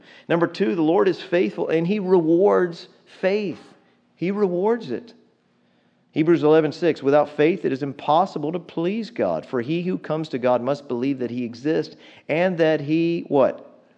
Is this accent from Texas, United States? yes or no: yes; Texas, United States; I mean, I'm a Texan. I'm familiar with cattle prods